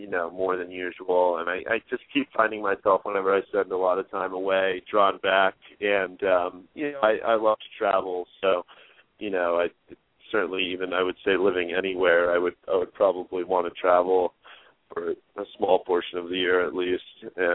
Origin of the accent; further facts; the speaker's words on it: Provincetown, Massachusetts, United States; also born or lived in Washington, D.C.; But I've been connected to Provincetown my whole life. I consider it my hometown, though I did consider it have the advantage of moving around, a bit when I was younger.